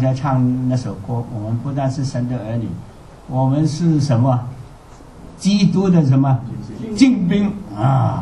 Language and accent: Chinese; China; 我是从大陆出来的